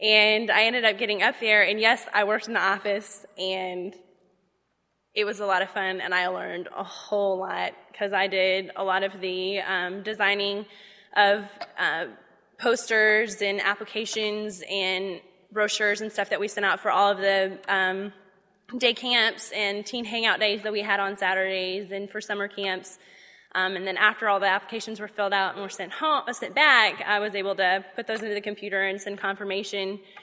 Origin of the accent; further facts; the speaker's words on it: the South, United States; one, I'm from the South, I've never seen this much snow before in my entire life, and it's 30 below zero.